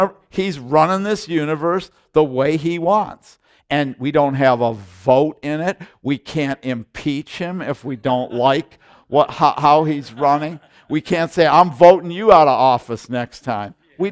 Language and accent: English; United States; I thank God that I'm an American